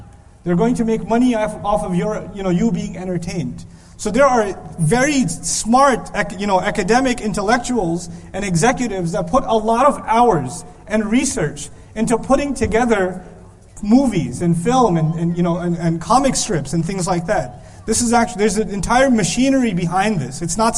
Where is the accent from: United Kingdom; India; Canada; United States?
United States; It's cold for you, it's not cold for me. I'm from America.